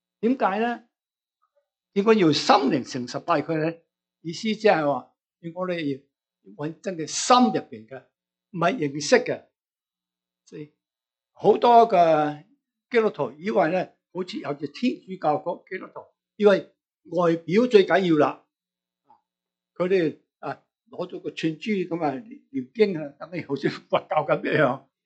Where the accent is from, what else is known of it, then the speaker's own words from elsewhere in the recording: China; 我哋中国人